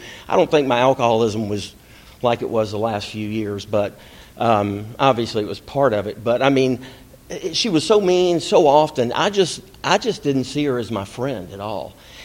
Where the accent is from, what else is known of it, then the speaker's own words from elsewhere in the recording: Atlanta, Georgia, United States; I'm an alcoholic. I'm from Atlanta, Georgia.